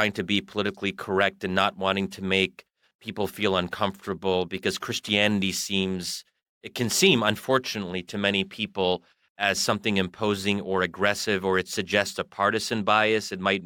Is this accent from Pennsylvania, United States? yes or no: yes; Bryn Mawr, Pennsylvania, United States; So outside of Philadelphia, in a town called Bryn Mawr.